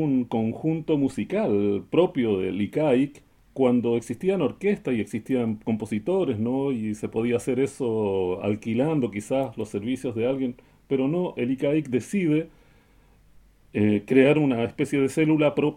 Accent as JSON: {"language": "Spanish", "country": "Chile", "said": "Yo soy chileno, sí, originalmente, y en Chile escuchábamos todas las obras"}